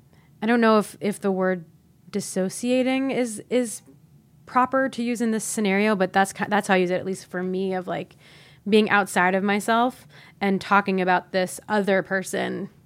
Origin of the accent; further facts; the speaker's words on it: Ohio, United States; I grew up in Ohio, so not Texas, but similar, I think, in like the being in the middle of the country